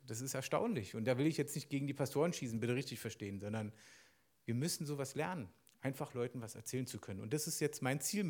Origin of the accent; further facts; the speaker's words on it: East Germany, Germany; als Ossi und dann auch noch, oh, 2 Mauern in deinem Leben sind gefallen.